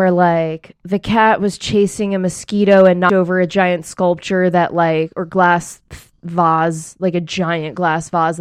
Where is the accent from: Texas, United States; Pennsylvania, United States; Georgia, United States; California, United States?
Pennsylvania, United States; You know, and like I'm an East Coaster. So like I grew up outside of Philly. You know the story. Like I just come from a background of loud people.